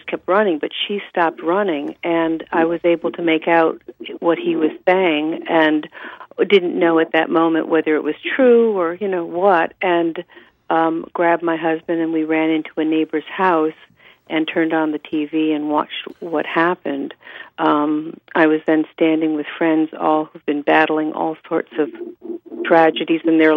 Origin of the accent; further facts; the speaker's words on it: Newton, Massachusetts, United States; I'm from Newton, and I have lots of stories